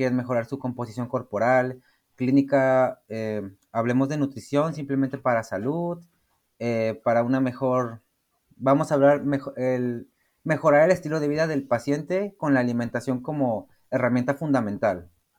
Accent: Matamoros, Tamaulipas, Mexico; pues de donde venimos, ¿no? Del pueblo de donde somos, de Matamoros.

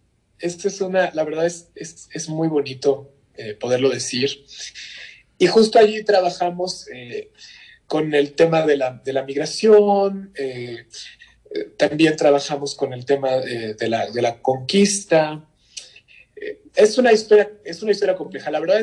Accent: Iztapalapa, Mexico City, Mexico; Toda mi infancia en Iztapalapa, la verdad es que yo la viví muy intensamente y atesoré tanto recuerdos positivos como negativos de lo que me pasó por allí.

